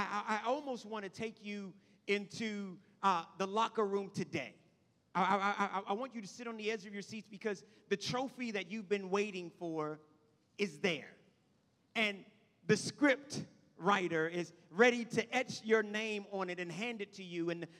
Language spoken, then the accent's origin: English; Washington, District of Columbia, United States; I grew up in Washington, D.C., and it seemed like everybody's muffler blew out black smoke.